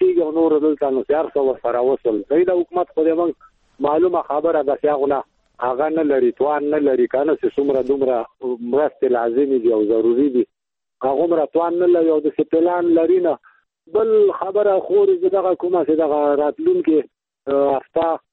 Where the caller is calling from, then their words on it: Laghman, Afghanistan; همدرد من لغمان